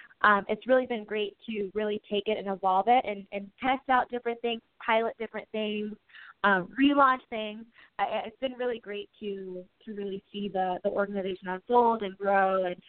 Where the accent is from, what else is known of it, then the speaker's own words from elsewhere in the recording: Columbus, Ohio, United States; So I'm actually from Columbus, Ohio. And I went to the University of Cincinnati for undergrad.